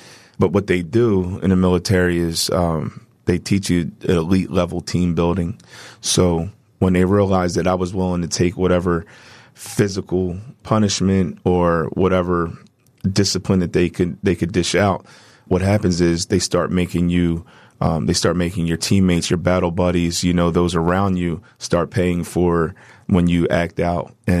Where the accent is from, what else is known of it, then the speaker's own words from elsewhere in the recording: United States; and that was the first time as an American, right? We don't typically really go through that.